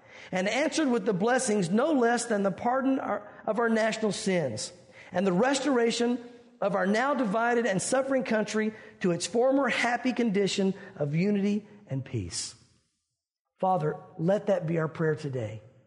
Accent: the South, United States; I'm not saying that means that the South was in darkness. I'm from the South, so don't take this wrong.

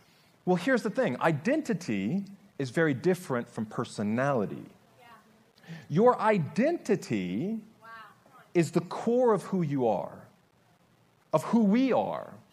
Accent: United States; You could see that I live in Georgia. I'm an American.

